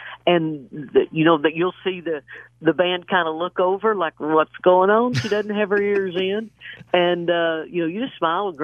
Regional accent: Chalky, Oklahoma, United States; I grew up in Chalky, Oklahoma, which is probably 12 miles north of Atoka.

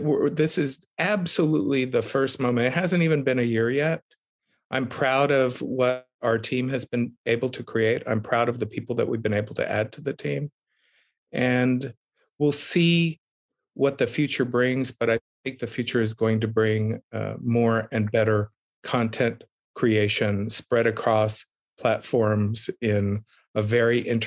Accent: Texas, United States; You know, definitely growing up in South Texas, the son of two activists

